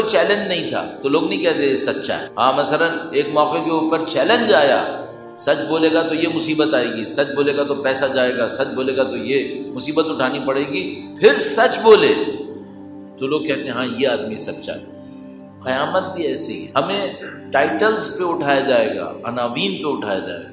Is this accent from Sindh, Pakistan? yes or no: yes; Karachi, Sindh, Pakistan; ہم تو کراچی والے ہیں، دھماکے بھی ہوتے ہیں، فائرنگ بھی ہوتی ہے، بندے بھی مرتے ہیں